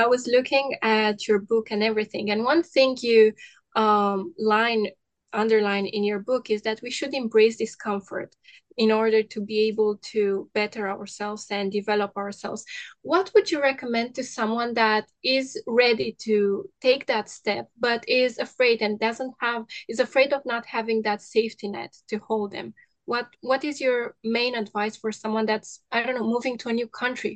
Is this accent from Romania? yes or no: yes; Romania; English is a second language; now in United Kingdom; I think it's really interesting because I moved from Romania to the UK, and for me it was quite a big change.